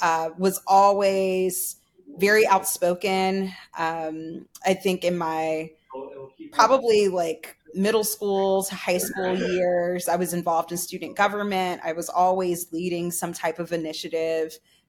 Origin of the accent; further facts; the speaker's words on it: North Carolina, United States; Yeah, I think growing up in North Carolina as someone that is Black and Latina was quite interesting.